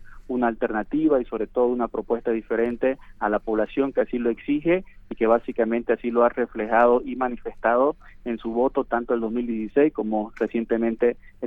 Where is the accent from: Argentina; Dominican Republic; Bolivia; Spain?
Bolivia; las preocupaciones comunes que tenemos como bolivianos